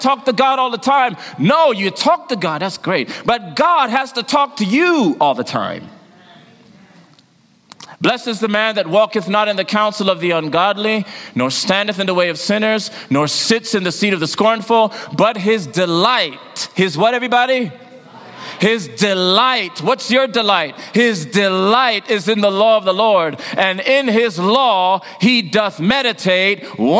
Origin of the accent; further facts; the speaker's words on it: Jamaica; My mom's Jamaican, I'm Jamaican.